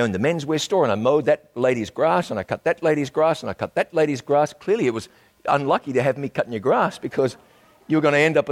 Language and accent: English; New Zealand; I was back in New Zealand, my home country, for a camp meeting earlier this year.